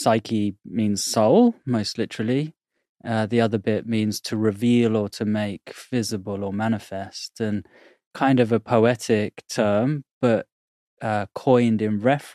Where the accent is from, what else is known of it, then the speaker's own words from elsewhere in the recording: Bournemouth, South West England, United Kingdom; And I was in my hometown of Bournemouth, and it all happened there.